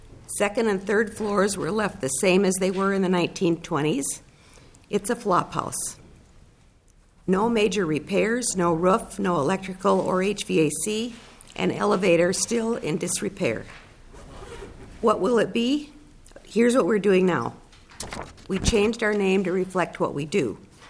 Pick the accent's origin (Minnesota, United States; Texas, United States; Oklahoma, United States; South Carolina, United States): Minnesota, United States; Willmar; I'm here from Wilmer, Minnesota, that has a host of lovely buildings.